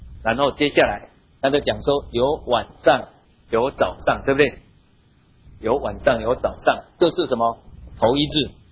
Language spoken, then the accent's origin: Chinese; Taiwan; 我不晓得你们，我们台湾人算什么时候开始算一天？